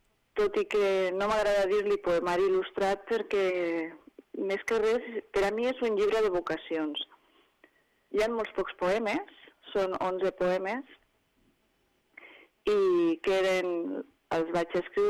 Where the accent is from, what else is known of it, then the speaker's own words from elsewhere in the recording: Barcelona, Catalonia, Spain; born there; jo soc nascuda a Barcelona